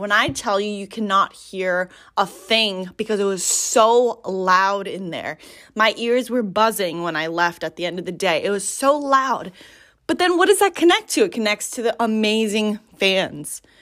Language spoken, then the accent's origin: English; New York, United States; and especially as a New Yorker, I know this, the fans are rowdy.